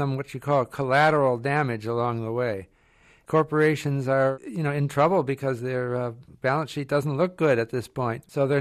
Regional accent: Detroit, Michigan, United States; I come from Detroit, and I kind of have a feeling for that city.

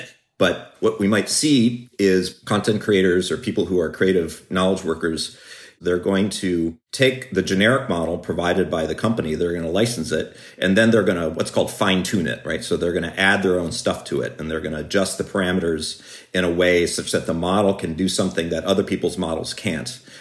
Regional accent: Michigan, United States; You know, I grew up in Michigan in the 1980s

